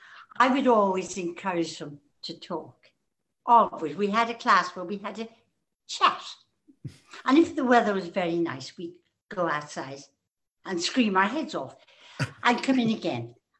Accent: Munster, Ireland; born there; I was born in County Cork in the south, and everybody in Ireland in those days spoke to each other

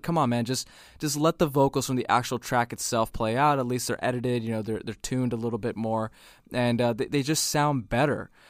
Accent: India; as an Indian person, you know, when I heard … come on, which is an Indian song

